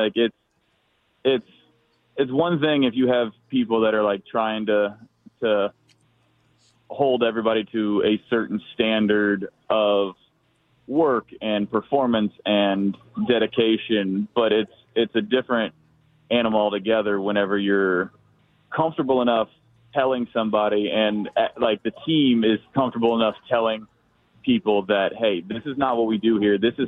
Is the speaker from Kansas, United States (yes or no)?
yes; Kansas, United States; It was, like, I'm from Kansas